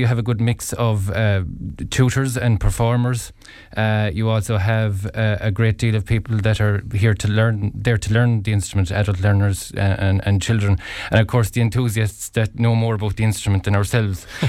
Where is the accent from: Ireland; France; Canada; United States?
Ireland; Munster; And I suppose growing up in Clare, it was around, you know, it was around me.